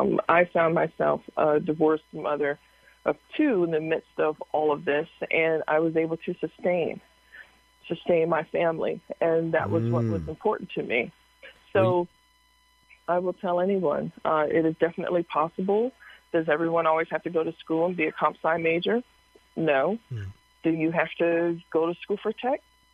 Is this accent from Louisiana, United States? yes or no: no; Harrisburg, Pennsylvania, United States; I am from Harrisburg, Pennsylvania, born and raised, and did very well in high school, went to college for a STEM career, STEM training